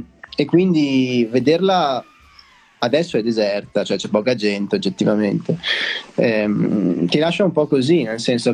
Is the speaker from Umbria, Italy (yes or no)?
no; Venice, Veneto, Italy; now in Bologna, Italy; No, io sono di Venezia ma abito a Bologna da 2 anni.